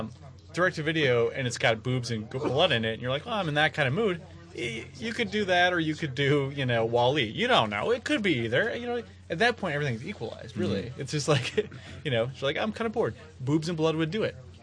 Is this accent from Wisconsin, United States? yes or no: yes; Wisconsin, United States; my hometown in central Wisconsin